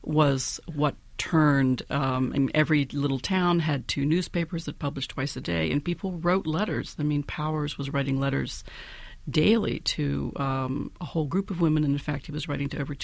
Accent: Buchanan, West Virginia, United States; Quiet Dell was a hamlet of about 100, maybe 4 miles from my hometown.

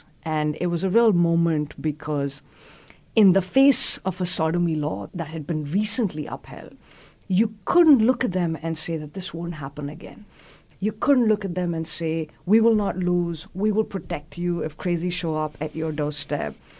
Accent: Delhi, India; So the Delhi High Court, and I'm from Delhi, the state

